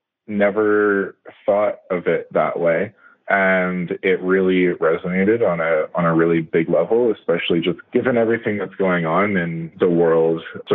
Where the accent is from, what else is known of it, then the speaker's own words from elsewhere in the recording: Canada; And, other than that, I'm Canadian.